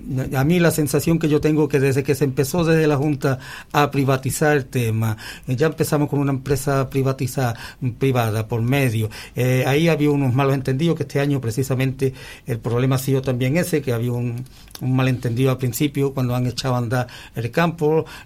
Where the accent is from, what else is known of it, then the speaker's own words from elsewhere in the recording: El Saucejo, Andalusia, Spain; He también hablado en mi pueblo, porque yo no soy de Osuna, soy del Saucejo